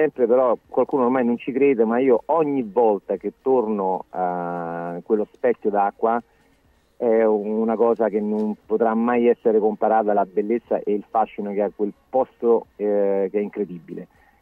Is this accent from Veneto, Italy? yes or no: no; Rome, Lazio, Italy; nonostante sono di Roma, nonostante sono nativo di Roma